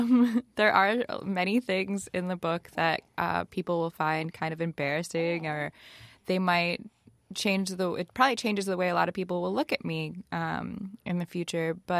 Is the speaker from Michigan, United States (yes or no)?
yes; Lansing, Michigan, United States; Yeah. So I grew up in Lansing, Michigan. My mom was a single parent.